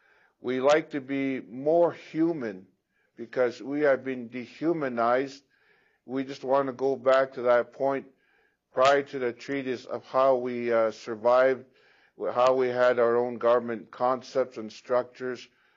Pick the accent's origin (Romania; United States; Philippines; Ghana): Ghana; now in Canada; I'm from Ghana.